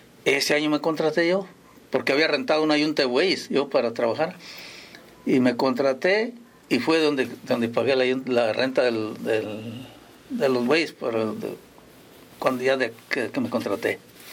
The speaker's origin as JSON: {"language": "Spanish", "town": "La Piedad", "region": "Michoacán", "country": "Mexico", "said": "Y pues yo soy de La Piedad, Michoacán, ahí de un rancho. Entonces ahí no nos agarra lejos."}